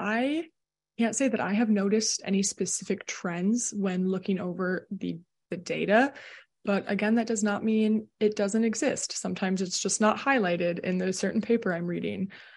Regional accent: Minnesota, United States; I am from Minnesota, currently reside in basically Minneapolis right now.

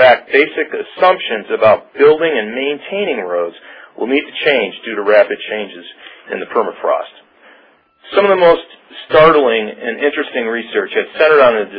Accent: Juneau, Alaska, United States; in my hometown, which is in southeast Alaska, not subarctic or arctic, but coastal, my hometown of Juneau has experienced a 3.8 degree change

